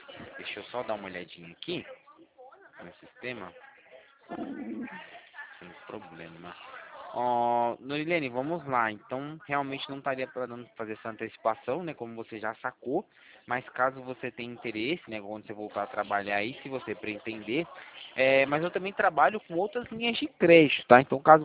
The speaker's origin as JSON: {"language": "Portuguese", "town": "Atibaia", "region": "São Paulo", "country": "Brazil", "said": "Eu sou de Atibaia também."}